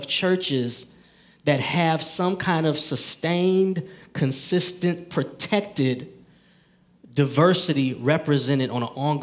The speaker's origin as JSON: {"language": "English", "town": "Detroit", "region": "Michigan", "country": "United States", "tie": "born or raised there", "said": "Now, I was raised in Detroit, Michigan."}